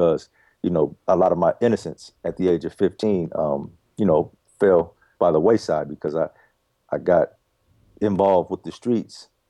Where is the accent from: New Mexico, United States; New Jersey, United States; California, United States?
California, United States; Daly City; My childhood, I grew up in San Francisco. Actually, I grew up right on the borderline of San Francisco in a city called Daly City.